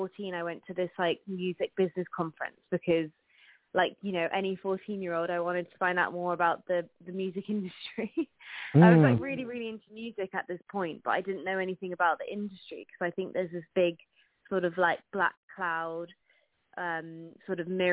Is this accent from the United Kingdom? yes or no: yes; London, United Kingdom; So I grew up in London, and so did my parents, but we traveled back.